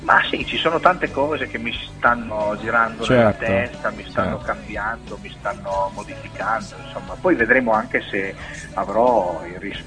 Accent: Castelnovo ne' Monti, Emilia-Romagna, Italy; voglio partire dal mio paese da dove vengo, che quindi io sono reggiano, di Castelnuovo Monti

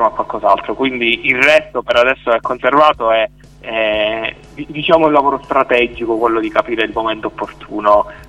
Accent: Sicily, Italy; sono siciliano ma non c'era bisogno di dirlo credo, e adesso sono appunto vivo in Toscana proprio per ragioni accademiche

